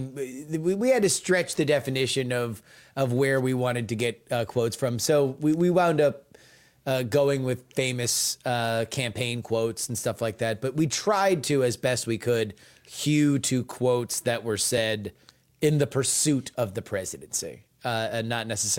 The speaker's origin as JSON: {"language": "English", "region": "Florida", "country": "United States", "tie": "born or raised there", "said": "that I didn't grow up with because I grew up in South Florida."}